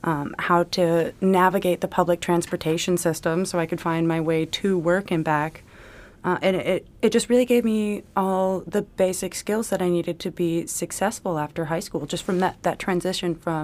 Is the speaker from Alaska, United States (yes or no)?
yes; Tatitlek, Alaska, United States; I grew up in Tetitlik, Alaska. It's a very, very small village out in the middle of Prince William Sound between Valdez and Cordova.